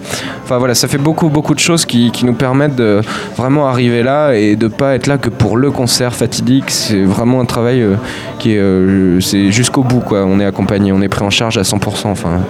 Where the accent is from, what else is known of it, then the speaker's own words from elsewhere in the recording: Rennes, Brittany, France; Je viens de Rennes, oui.